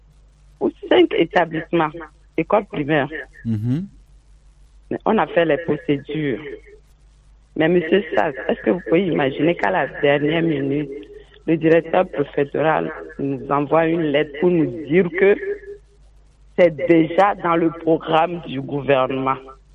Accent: Lomé, Maritime, Togo; Moi, je suis née à Lomé, j'ai grandi à Lomé, j'ai fréquenté ici.

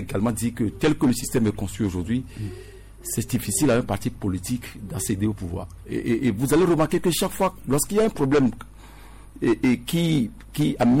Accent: Togo; ça doit nous interpeller en tant que Togolais.

